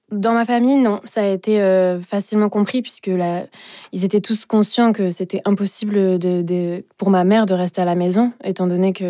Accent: Sainte-Croix-de-Quintillargues, Occitanie, France; j'ai grandi à Sainte-Croix-de-Quintiargues, dans un petit village perdu, avec mes deux petites sœurs.

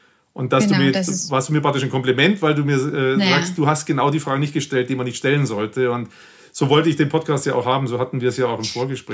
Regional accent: Berlin, Germany; ich hatte erzählt, wir sind aus Berlin und bin zurückgefahren

